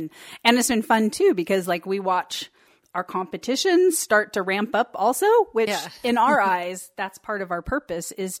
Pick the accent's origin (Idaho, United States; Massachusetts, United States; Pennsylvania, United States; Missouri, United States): Idaho, United States; Sandpoint; So I grew up here in Sandpoint. I've lived here most of my life.